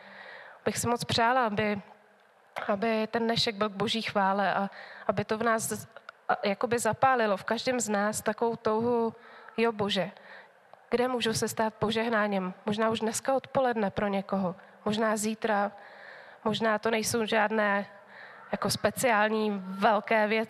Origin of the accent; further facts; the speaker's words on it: Lysá nad Labem, Central Bohemian Region, Czechia; moved away as an adult; also born or lived in Sacká; Pocházím z Polabí z Lise nad Labem, ale vlastně než jsem letěla do Afriky, tak jsem 14,5 let žila v Sacké.